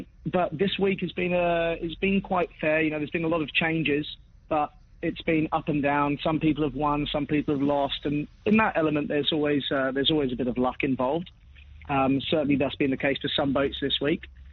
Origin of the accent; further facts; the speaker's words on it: Isle of Wight, South East England, United Kingdom; I'm from the Isle of Wight and I used to sail down there